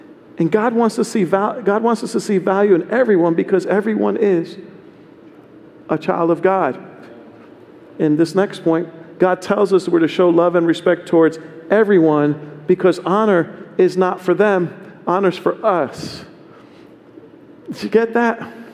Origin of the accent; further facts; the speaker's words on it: New York, United States; Because I'm from New York too, yo. It's in us. It's just in me.